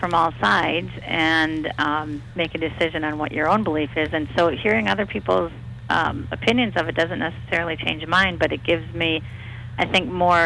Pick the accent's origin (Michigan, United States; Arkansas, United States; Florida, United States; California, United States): Michigan, United States; Calumet; I'm from Calumet.